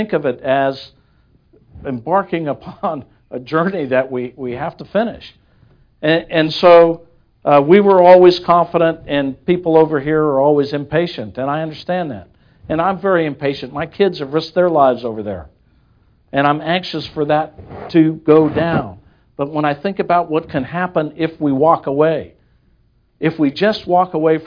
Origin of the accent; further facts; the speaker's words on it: United States; I always used to find it interesting as an American officer